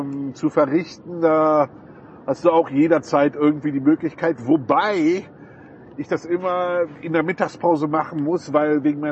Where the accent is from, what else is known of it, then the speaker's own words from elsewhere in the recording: Bergheim, North Rhine-Westphalia, Germany; ich sage immer, ich komme aus Köln, ich komme aus einem Ort bei Köln.